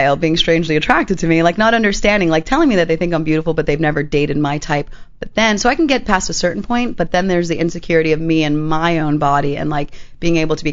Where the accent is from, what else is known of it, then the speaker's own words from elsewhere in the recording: Miami, Florida, United States; But I think it's because I grew up in Miami